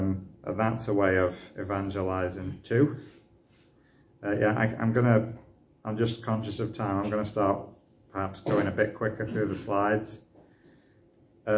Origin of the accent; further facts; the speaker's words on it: United Kingdom; We're British.